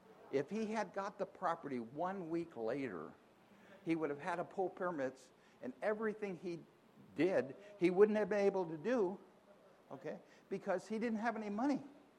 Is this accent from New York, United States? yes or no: no; California, United States; I'm from California, so I don't know what he's talking about.